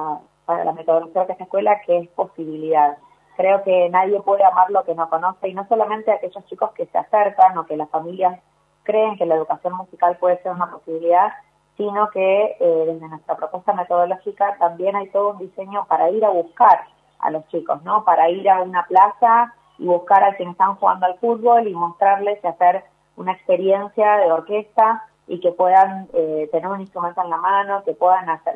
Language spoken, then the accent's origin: Spanish; Chascomús, Buenos Aires Province, Argentina; apliqué por primera vez acá, en Chascomús, en mi pueblo, Chascomús